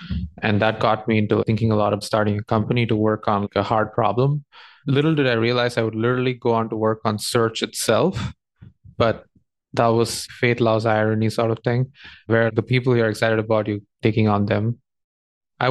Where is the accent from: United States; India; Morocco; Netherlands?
India; I grew up in India from a pretty humble background